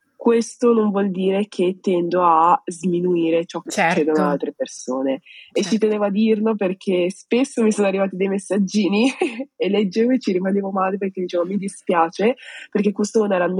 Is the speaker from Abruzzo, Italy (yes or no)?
no; Veneto, Italy; moved away; io me ne sono andata dal Veneto odiando i veneti